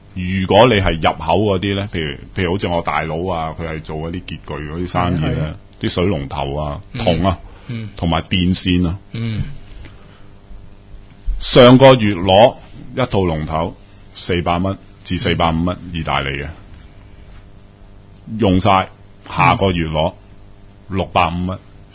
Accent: Hong Kong; 我哋啲喺香港大噶嘛，即系土生土长咧

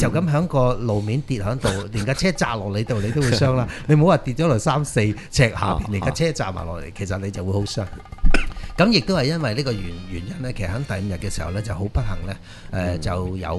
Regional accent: Hong Kong

